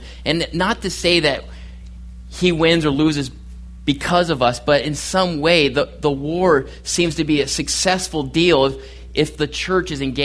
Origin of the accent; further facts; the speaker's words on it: California, United States; now in Oklahoma City, United States; It seems like the Lord has just picked me up and transplanted me here to Oklahoma City. And I am from California, and everyone back there is going, "Where are you going?"